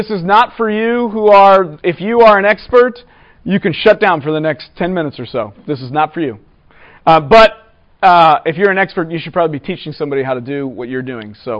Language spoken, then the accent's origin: English; East Coast, United States; I'm from the East Coast. I can make that joke. Okay? We are the frozen chosen. We're Catholic and we're just a little bit cranky about it.